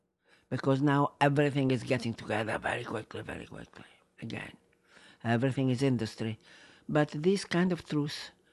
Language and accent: English; Valpolicella, Veneto, Italy; English is a second language; also born or lived in Rome; my family comes from Valpolicella, and I was born. No, I was born in Roma, but during the war, I was in Valpolicella.